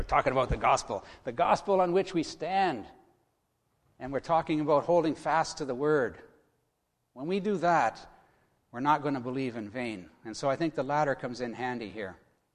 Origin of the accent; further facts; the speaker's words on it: Ontario, Canada; that's down where I grew up in Ontario, the Peace Bridge. It joins Fort Erie and Buffalo.